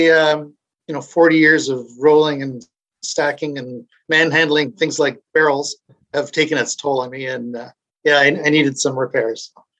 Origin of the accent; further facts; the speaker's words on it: Niagara, Ontario, Canada; I grew up in Niagara, so I've been familiar with vineyards all my life